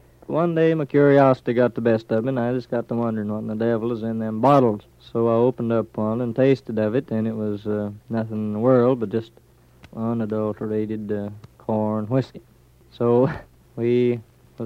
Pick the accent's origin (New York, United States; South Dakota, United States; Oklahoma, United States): Oklahoma, United States; Okemah; born there; 28 years, you pretty near guessed it. I was born there on July the 14th, 1912.